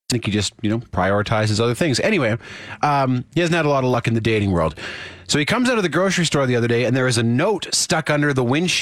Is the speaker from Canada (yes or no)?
yes; Saskatoon, Saskatchewan, Canada; So I'm from Saskatoon.